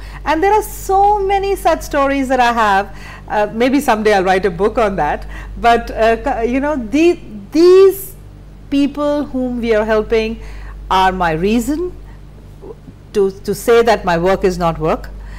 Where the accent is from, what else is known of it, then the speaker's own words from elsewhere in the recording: India; And I'm from India, and we all know that there are certain belts in our countries